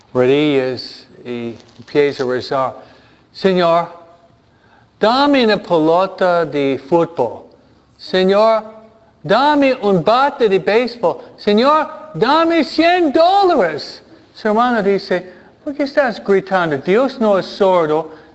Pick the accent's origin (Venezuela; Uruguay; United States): United States; Detroit, Michigan; born there; also born or lived in New Jersey; Que yo nací en Michigan, no Michoacán. Okay? No nací en San Pedro Caro, sino en Detroit. Okay? No nací en un auto, nací en un hospital.